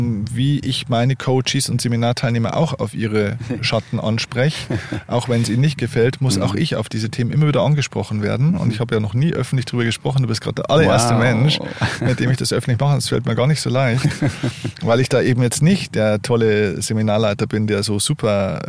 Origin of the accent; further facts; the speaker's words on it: Bavaria, Germany; wir kommen aus Niederbayern, also gute Hausmannskost und so weiter.